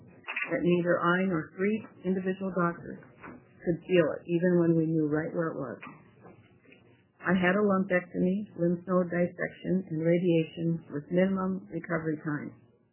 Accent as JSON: {"language": "English", "town": "Scappoose", "region": "Oregon", "country": "United States", "said": "for the record … I'm from Scappoose, Oregon."}